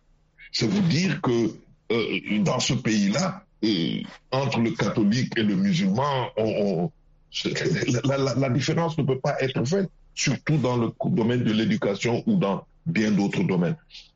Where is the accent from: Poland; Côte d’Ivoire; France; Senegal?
Senegal; en tant que Sénégalais, ça me réconforte dans l'idée que les règles que nos devanciers ont posées sont des règles solides